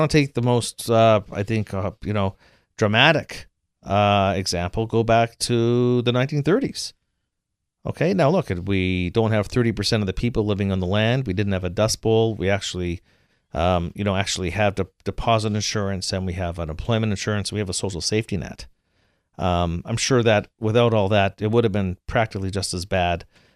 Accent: Canada; Look, I'm from Canada. You know, we have socialized healthcare there

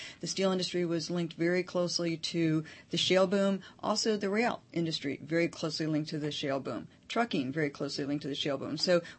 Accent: Michigan, United States; I think Michigan is more fertile ground since I'm from Michigan.

